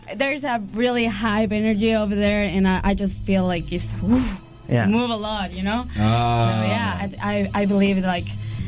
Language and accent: English; Monterrey, Nuevo León, Mexico; Thank you so much for having me. I'm from Mexico. I'm from Monterrey.